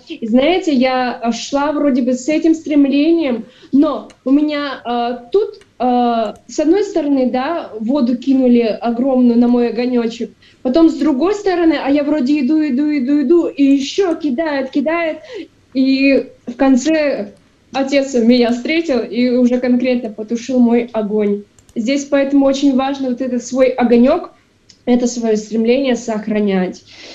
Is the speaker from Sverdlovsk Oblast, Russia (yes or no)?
yes; Kamensk-Uralsky, Sverdlovsk Oblast, Russia; меня просто взяли из Екатеринбурга, увезли в мой родной город. Ну, типа, я жила полгода в Каменске-Уральском